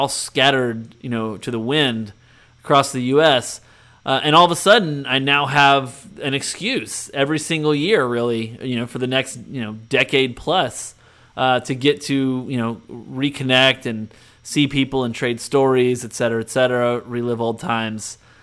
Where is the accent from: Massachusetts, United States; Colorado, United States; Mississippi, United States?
Mississippi, United States; the camp experience that I had growing up in Mississippi, where we were so connected to the people in the other states because there weren't that many Jews in Mississippi